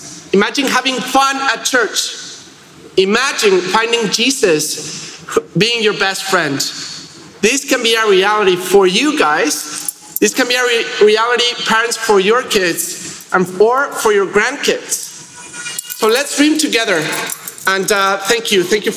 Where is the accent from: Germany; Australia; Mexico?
Mexico; I'm from Mexico, and that happens there, so I assume it happens here as well somehow.